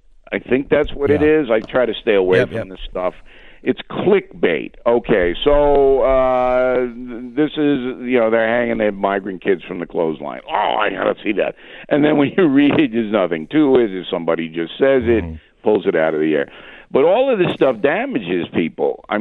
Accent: New York, United States; accent: New York; Are you making fun of my New York accent?

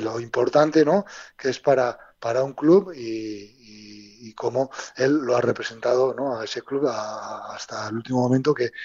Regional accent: Pamplona, Navarre, Spain; somos de la Chantrea, nos hemos visto jugar

